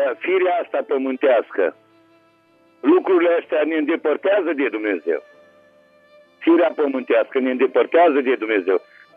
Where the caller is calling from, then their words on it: Târgu Mureș, Mureș County, Romania; de la Târgu Mureș